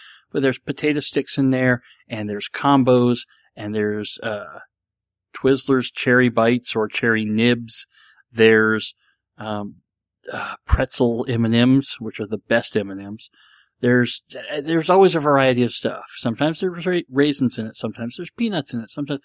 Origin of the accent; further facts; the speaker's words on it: United States; Being an American, I'm familiar with Spanish because we have a lot of Spanish-speaking people in this country